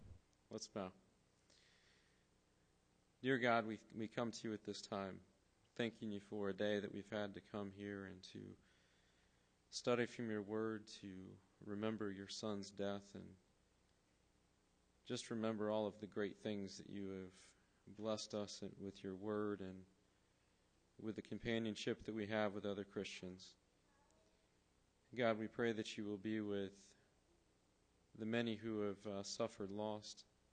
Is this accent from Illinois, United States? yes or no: yes; Illinois, United States; want to say that the storms that passed through Illinois earlier today, many of you heard about, actually my hometown was the one that was hit the hardest.